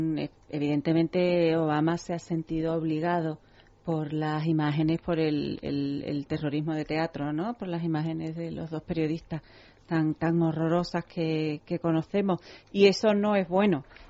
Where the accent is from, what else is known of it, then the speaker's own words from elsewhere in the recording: Spain; como española